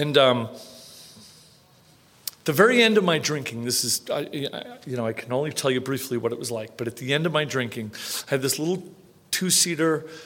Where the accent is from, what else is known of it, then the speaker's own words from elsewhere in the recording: Long Island, New York, United States; born there; I was born in Long Island, New York. I'm one of 11 children, Irish Catholic family.